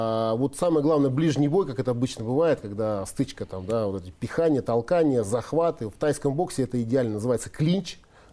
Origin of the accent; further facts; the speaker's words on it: Prokopyevsk, Kemerovo Oblast, Russia; на юг Западной Сибири, в Кузбасс, город Прокопьевск, откуда я родом